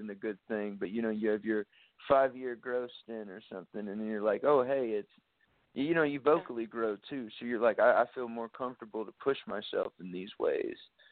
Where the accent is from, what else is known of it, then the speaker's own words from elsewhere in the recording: San Antonio, Texas, United States; Absolutely. Yes. Born and bred in San Antonio, a.k.a. Northern Mexico is what we call it, I think.